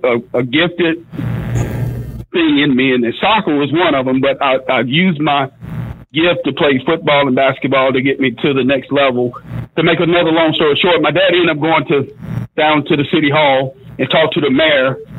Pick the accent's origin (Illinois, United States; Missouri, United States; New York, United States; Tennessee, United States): Tennessee, United States; Germantown; I think, you know, I can raise my family here pretty good, which we grew up in Germantown, because when we first moved here, he moved us to the suburbs, which was East Memphis back in the day